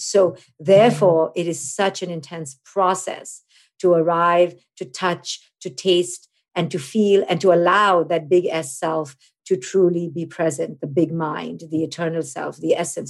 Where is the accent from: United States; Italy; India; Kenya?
India; I'm an Indian woman, which comes loaded with even more crap, to quote unquote disrupt the family system